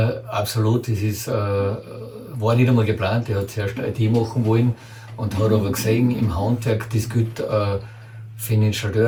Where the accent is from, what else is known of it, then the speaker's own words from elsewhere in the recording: Irdning, Styria, Austria; bin aus Irtning